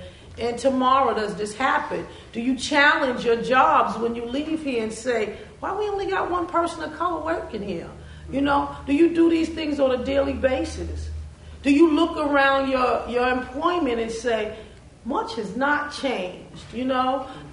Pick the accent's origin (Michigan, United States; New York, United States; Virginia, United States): New York, United States; New York City; Because this is not a ghetto. I'm from Harlem. this is beautiful.